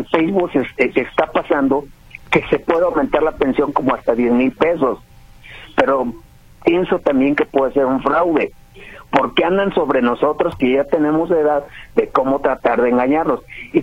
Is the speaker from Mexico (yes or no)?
yes; Michoacán, Mexico; yo soy de Michoacán. Uh-huh. Pegado acá al estado Jalisco.